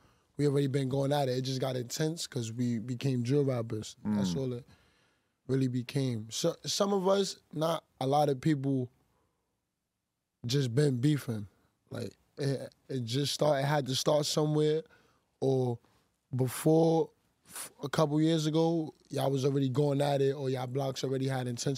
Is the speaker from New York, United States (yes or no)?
yes; New York, United States; So I'm from Eastchester Gardens, ECG.